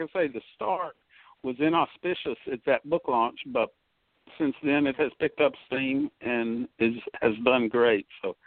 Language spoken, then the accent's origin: English; Mississippi, United States; Mississippi's own John Grisham, and we're both from the Magnolia State